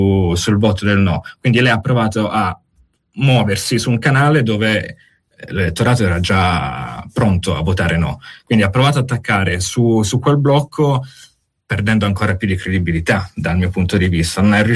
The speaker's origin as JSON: {"language": "Italian", "region": "Calabria", "country": "Italy", "said": "io da calabrese ancora di più ne sono orgoglioso"}